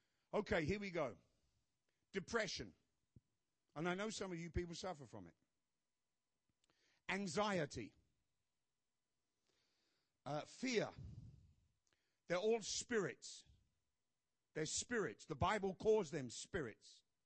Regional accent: England, United Kingdom; Even I can figure that out. And I'm English.

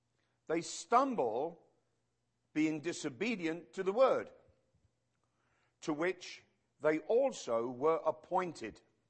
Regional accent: England, United Kingdom; born there; I was born in England

